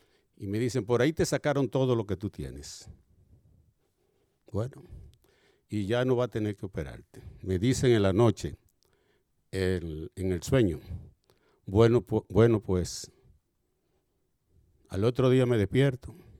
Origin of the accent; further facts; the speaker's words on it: Santo Domingo, Distrito Nacional, Dominican Republic; Yo soy médico, excúsenme la inmodestia. Soy de Santo Domingo. Soy cristiano desde hace más de 13 años.